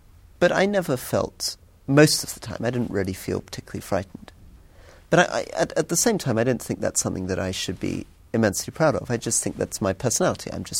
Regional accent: Scotland, United Kingdom; And if I said I came from Scotland, that was, equally meaningless.

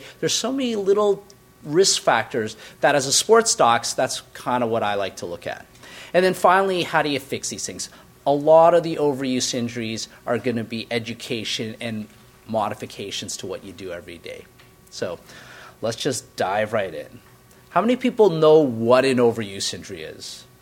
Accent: Canada; I'm Canadian, and I am a primary care sports medicine physician

